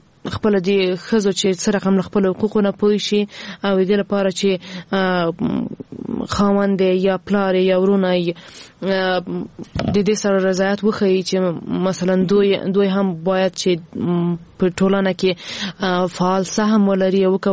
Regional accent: Ghazni, Afghanistan; ما په خپل ولایت کې چې زه هم د غزنی یم

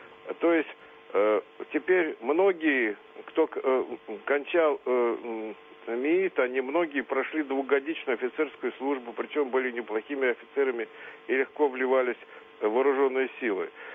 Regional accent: Moscow, Russia; Я из Москвы. Я в свое время кончил МИИТ

